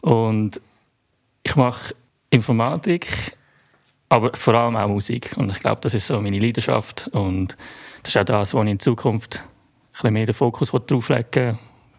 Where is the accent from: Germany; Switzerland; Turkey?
Switzerland; Zug; born or raised there